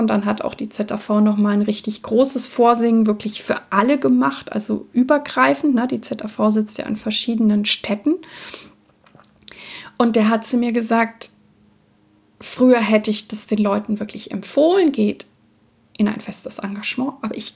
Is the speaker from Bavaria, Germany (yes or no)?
yes; Bavaria, Germany; ich bin ja in Franken groß geworden und habe auch an der Nürnberger Oper Kinderrollen gesungen